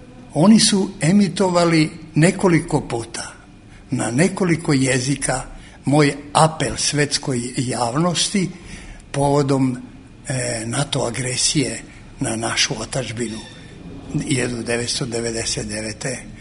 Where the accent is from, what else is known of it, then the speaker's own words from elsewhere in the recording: Southern and Eastern Serbia, Serbia; a moj zavičaj se zove Lužnica